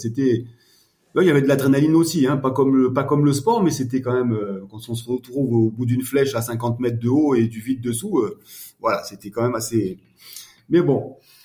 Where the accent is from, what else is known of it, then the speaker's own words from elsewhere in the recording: France; also born or lived in Morocco; Bah parce que en tant que Français, on fait des études dans une école française.